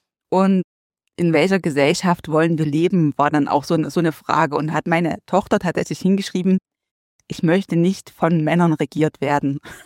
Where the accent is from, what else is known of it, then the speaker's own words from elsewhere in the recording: Chemnitz, Saxony, Germany; ich komme ja aus Chemnitz, also aus dem Osten der Republik.